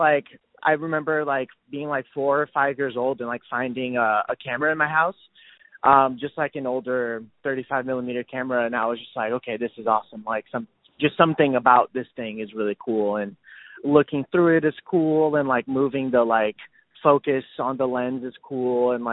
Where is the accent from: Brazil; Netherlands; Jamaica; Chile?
Brazil; English is a second language; moved away as an adult; now in Los Angeles, United States; And then because I am from Brazil and I'm international, I had to get a visa after that to be able to work.